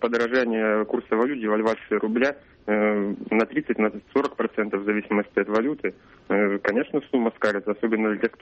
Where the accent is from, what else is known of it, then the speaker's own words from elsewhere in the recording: Omsk, Omsk Oblast, Russia; Я из Омска.